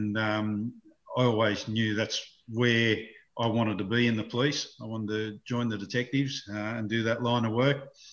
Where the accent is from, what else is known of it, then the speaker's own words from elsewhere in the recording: Granville, New South Wales, Australia; I grew up at Granville, Parramatta, Sydney Western Suburbs. I've got two brothers, an older brother and a younger brother, and we lived there till I was about 16 before Mum and Dad built a house out at Hawker Mills up in the northwestern